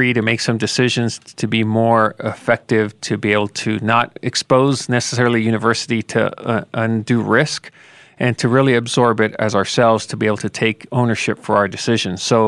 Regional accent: El Paso, Texas, United States; I grew up here in El Paso, Texas. It's a binational border region.

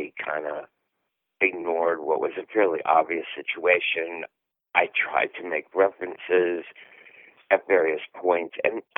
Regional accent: Paris, Missouri, United States; also born or lived in New York; Well, I lived in New York for about 25 years. And I am from Missouri, a small town called Paris. And I moved back to Paris to help out my mother.

